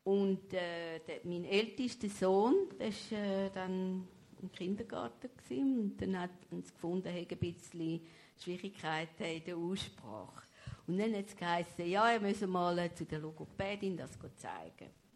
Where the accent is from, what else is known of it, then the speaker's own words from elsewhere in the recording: Zurich, Switzerland; Ja gut, ich bin jetzt in Zürich aufgewachsen, ich kenne eigentlich gar nichts anderes.